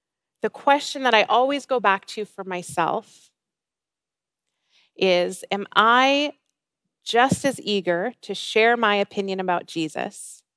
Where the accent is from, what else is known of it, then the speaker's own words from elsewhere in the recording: United States; my country, I'm from the States, we had a little election.